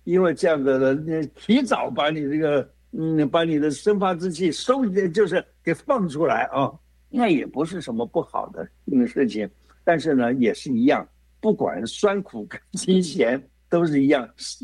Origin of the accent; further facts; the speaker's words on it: China; 所以你看，我们中国人吃东西，吃这个像饺子啊，或者是吃面条